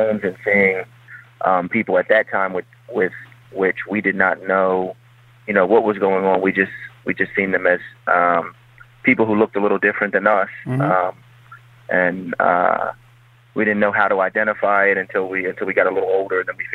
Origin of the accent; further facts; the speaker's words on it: Norristown, Pennsylvania, United States; So I'm 28 years old. I'm from Norristown, Pennsylvania, which is about 15, maybe 20 minutes outside of Philadelphia.